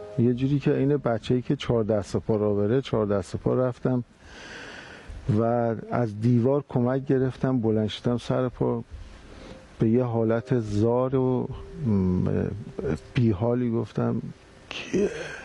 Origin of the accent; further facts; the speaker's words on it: Tehran, Tehran Province, Iran; born there; پدر مادرم اصالتاً نهاوندی هستن، ولی خودمون 4 تا خواهر برادری متولد تهران هستیم.